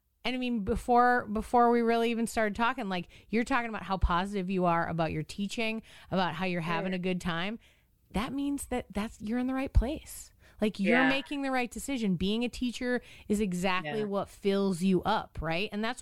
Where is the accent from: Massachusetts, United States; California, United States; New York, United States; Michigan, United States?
Massachusetts, United States; Boston; But, you know, from the point of view of when I grew up in Boston. My mom was a teacher with Boston Public Schools.